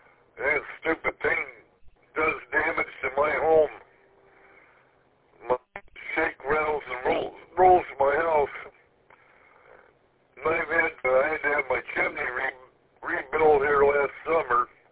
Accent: Michigan City, Indiana, United States; I was raised in Michigan City, and I'm trying to remember if you got more than one Dairy Queen or not.

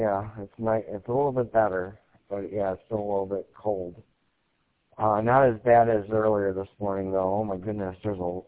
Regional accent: Lowell, Michigan, United States; Oh, great, my hometown. I actually grew up in Lowell, and I understand there's a repeater there.

